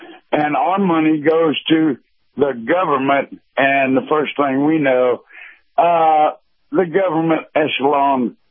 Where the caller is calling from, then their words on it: Live Oak, Florida, United States; from Live Oak.